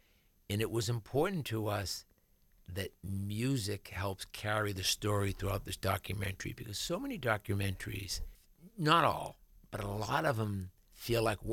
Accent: Massachusetts, United States; So the church that I went to growing up outside of Boston is now condos

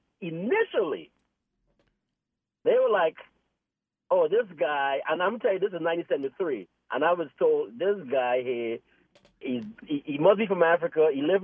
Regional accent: Guyana; I'm from Guyana. Yes. Well, you know, Guyana is the English-speaking country, the only one in South America.

